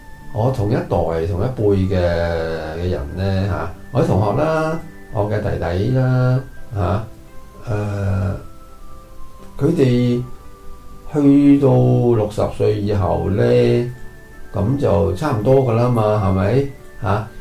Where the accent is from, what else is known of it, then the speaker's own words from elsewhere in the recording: Hong Kong; 本來係一個，香港土生土長啦，嚇嘅細路啦，我受嘅教育係幾十年前，啊，而家講緊一九六幾年嘅時候。嘅英國式嘅殖民地教育啦